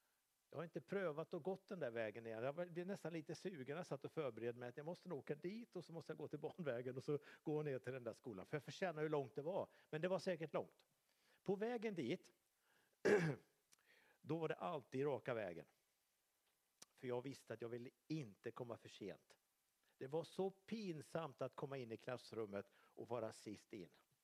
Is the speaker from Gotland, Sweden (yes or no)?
no; Skultorp, Västra Götaland County, Sweden; also born or lived in Dalarna; Så fråga mig om jag kommer någonstans ifrån, så är det från Skultorp, fast jag är född i Dalarna. Men där känner jag någonstans att där är jag mitt hem. I Skultorp, som låg 6-7 kilometer utanför Skövde, så bodde vi på Barnvägen 13.